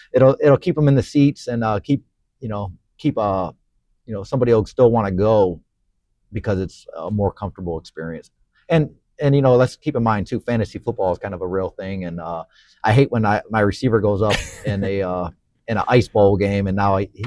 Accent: Cleveland, Ohio, United States; You know, I grew up in Cleveland.

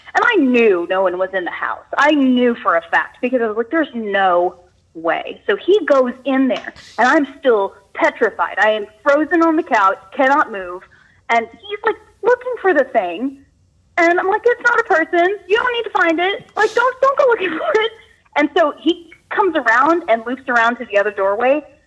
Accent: Memphis, Tennessee, United States; I had these experiences growing up in Memphis, Tennessee, where I did theater camp for years and years

